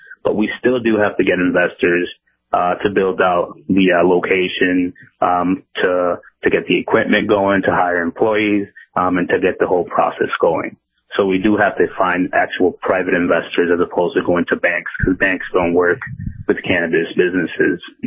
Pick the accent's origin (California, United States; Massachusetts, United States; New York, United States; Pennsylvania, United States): Massachusetts, United States; Holyoke; I grew up in Western Mass in Holyoke, same as Ezra.